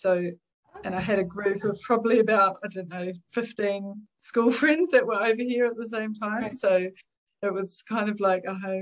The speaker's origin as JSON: {"language": "English", "country": "New Zealand", "moved": "as an adult", "lives_now": "United Kingdom", "said": "I currently live in the UK, but I'm originally from New Zealand, and yeah, came over here about nearly 20 years ago. It'll be 20 years next year."}